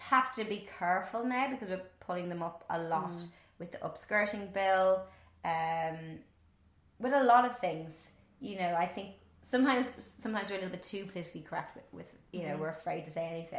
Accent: Ireland; accent: Irish; I'm not going to change my Irish accent, but I will have to speak slower, because I do speak very fast.

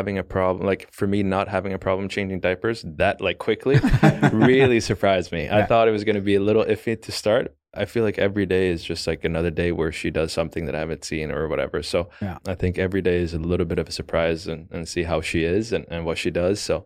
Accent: Stockholm, Stockholm County, Sweden; English is a second language; For me, it's just I'm from Stockholm. Lived basically in the city for some time growing up and just having everything close.

